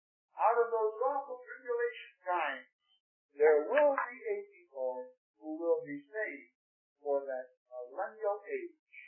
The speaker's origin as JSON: {"language": "English", "town": "Chicago", "region": "Illinois", "country": "United States", "tie": "born or raised there", "said": "I was born and raised in Chicago. I go back to that city now"}